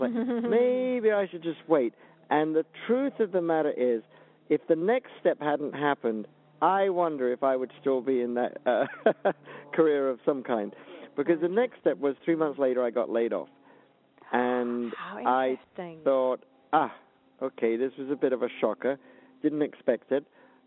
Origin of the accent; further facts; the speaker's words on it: United Kingdom; now in United States; I was here as a Brit working in California.